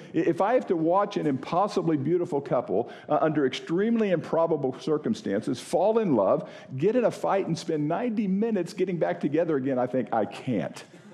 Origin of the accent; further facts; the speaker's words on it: Florida, United States; I grew up in Florida. Spent inordinate amount of time on the water, fishing, and skiing, swimming, whatever. I grew up living pretty much on the water.